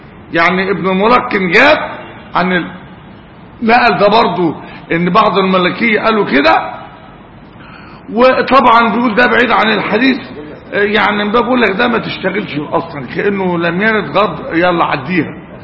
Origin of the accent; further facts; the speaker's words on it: Egypt; وعندنا في مصر